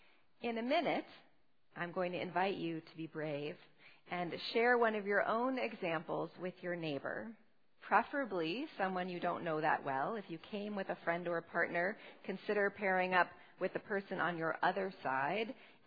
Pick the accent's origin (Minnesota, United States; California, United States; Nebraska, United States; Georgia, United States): California, United States; Los Angeles; I grew up in Los Angeles. When I was in junior high, my daily walk to school took me past a particular evergreen tree. My neighborhood was mostly palm trees, eucalyptus, carob, and gum.